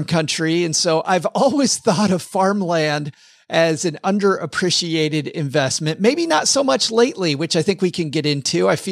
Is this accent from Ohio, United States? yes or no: no; Michigan, United States; from where I grew up in Michigan, you know, right across from Ontario, you've got all this farmland right in your backyard all around you.